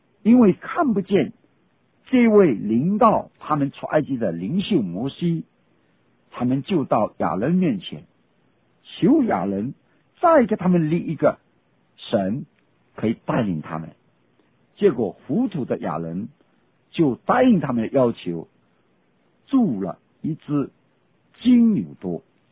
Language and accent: Chinese; China; 假如是我们中国人，可能说写的一定是中文